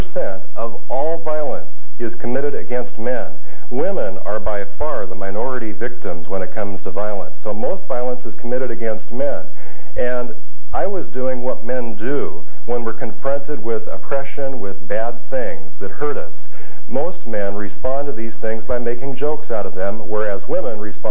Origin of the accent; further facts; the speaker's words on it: United States; But well, maybe in Canada it's different. I don't know. I'm from the States.